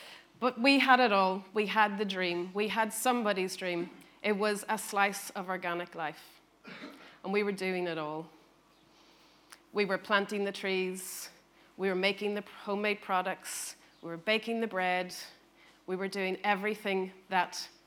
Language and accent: English; Northern Ireland, United Kingdom; I was born in Northern Ireland, and the town that I grew up in was a seriously oppressive place.